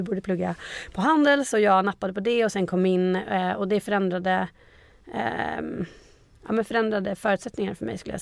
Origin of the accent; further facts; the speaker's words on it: Umeå, Västerbotten County, Sweden; moved away as an adult; also born or lived in Gothenburg; now in Stockholm, Sweden; Och det tog mig från Umeå, där jag är född och uppvuxen, till Göteborg en sväng. Och sen flyttade jag hit till Stockholm för att spela med Hammarby.